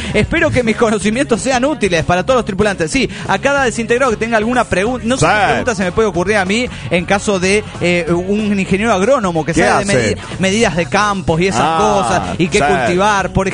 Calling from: Bella Unión, Artigas, Uruguay; de Bella Unión, República Oriental del Uruguay.

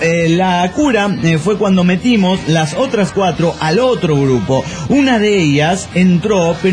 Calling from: Avenal, California, United States; de Avenal, USA.

